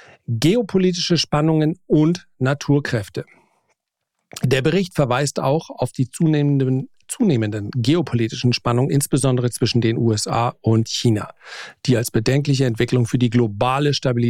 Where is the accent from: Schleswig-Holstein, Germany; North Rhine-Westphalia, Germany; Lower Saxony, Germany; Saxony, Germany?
Schleswig-Holstein, Germany; Flensburg; born there; wenn ich jetzt meine Geburtsstadt Flensburg eingebe